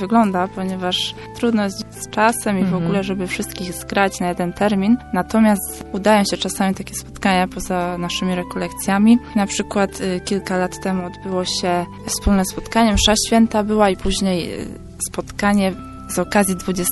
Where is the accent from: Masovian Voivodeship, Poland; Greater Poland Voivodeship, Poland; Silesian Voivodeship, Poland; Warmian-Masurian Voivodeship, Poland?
Greater Poland Voivodeship, Poland; Ostrów Wielkopolski; my z Ostrowa do Sycowa mamy całkiem blisko